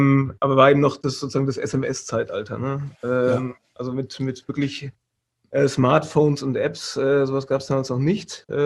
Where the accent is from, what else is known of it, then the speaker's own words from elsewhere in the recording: Hesse, Germany; Also ich komme aus dem Vordertaunus, also südlich von nördlich ist es, Entschuldigung, von Frankfurt, aus dem Hessischen. Hab dann studiert in Karlsruhe Wirtschaftsingenieurwesen.